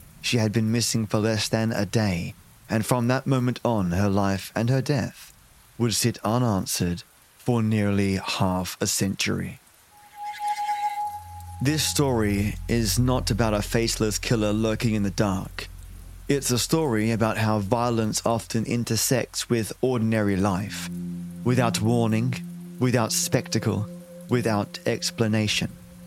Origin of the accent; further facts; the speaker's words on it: Perth, Western Australia, Australia; Perth, a city that was then slower, smaller, and more intimate, and I should know because it was my hometown.